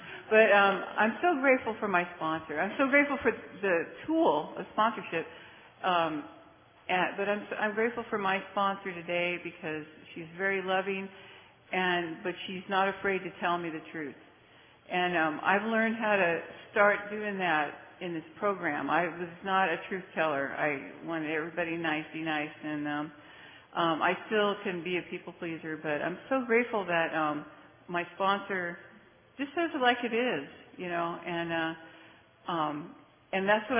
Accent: Anaheim, California, United States; I'm from Anaheim, California, and this is my fourth international

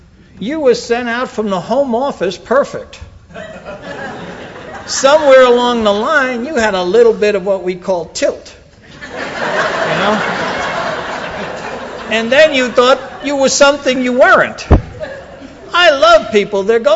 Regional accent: Brooklyn, New York, United States; I'm from Brooklyn. We did catch and fillet.

